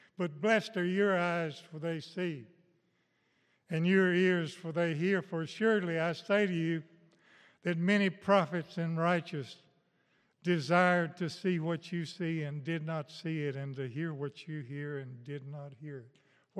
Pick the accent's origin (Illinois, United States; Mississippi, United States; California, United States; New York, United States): Mississippi, United States; like we sowed Lespedeza's seed in where I grew up in Mississippi.